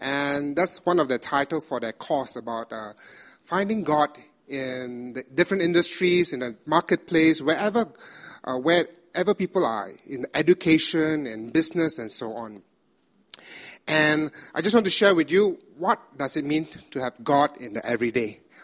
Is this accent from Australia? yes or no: no; Indonesia; I come from Indonesia